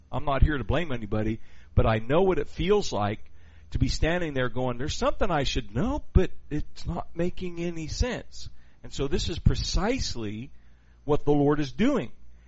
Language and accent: English; Ohio, United States; I got to Texas as quick as I could, but I'm glad I was raised in Ohio so I could learn how to read, write, and spell.